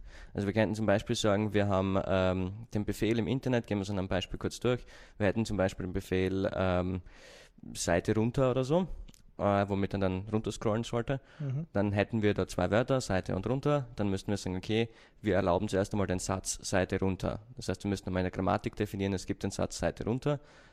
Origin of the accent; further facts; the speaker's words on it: Austria; accent: Austrian; muss aufpassen auf meinen Akzent, ich bin ein Österreicher